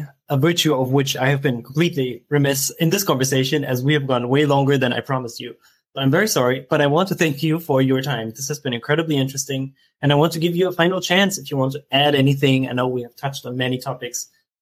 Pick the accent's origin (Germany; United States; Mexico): Germany; now in Netherlands; I am originally from Germany. I went to college in Germany.